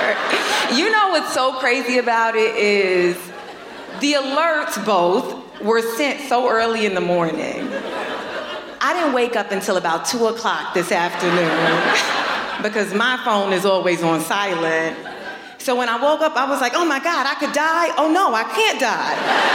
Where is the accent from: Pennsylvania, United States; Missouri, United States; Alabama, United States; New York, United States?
New York, United States; I'm born and raised in New York